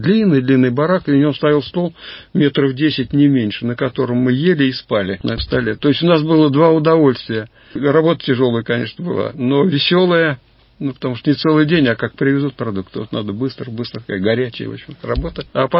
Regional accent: Volga region, Russia; Сам я волжанин и знаю по Волге, ко все, что там бывает.

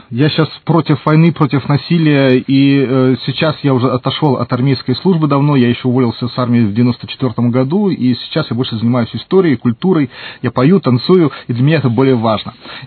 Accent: Vitebsk Region, Belarus; now in Irkutsk, Russia; Я сам родом из Витебской области, и вот попал служить в Витебскую гвардейскую дивизию.

